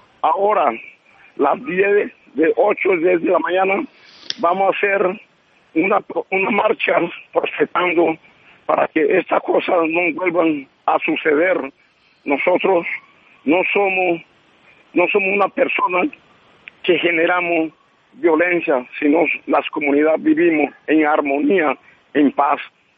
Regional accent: Colombia; porque también nosotros somos colombianos.

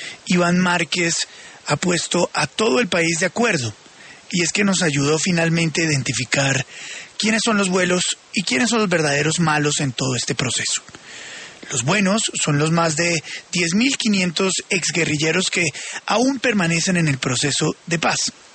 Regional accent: Colombia; Y como colombianos, estamos advertidos.

